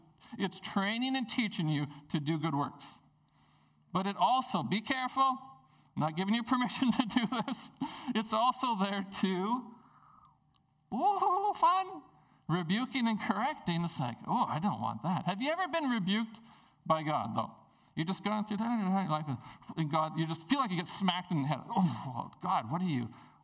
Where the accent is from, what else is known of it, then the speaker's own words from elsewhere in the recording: Prince Rupert, British Columbia, Canada; when I grew up in Prince Rupert for the first 23 years of my life